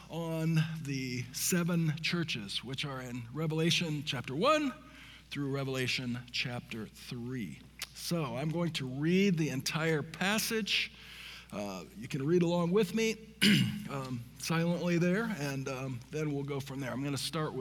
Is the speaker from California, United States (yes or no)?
no; Michigan, United States; I'm from Michigan. we know what severe is, and this ain't it.